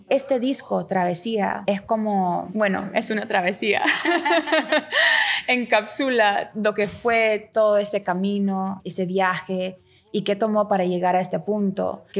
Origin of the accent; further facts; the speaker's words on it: Lima, Peru; moved away as an adult; now in Toronto, Canada; Yo soy una cantante de Lima, Perú. Yo vivo en Canadá y he vivido en Toronto por los últimos 35 años.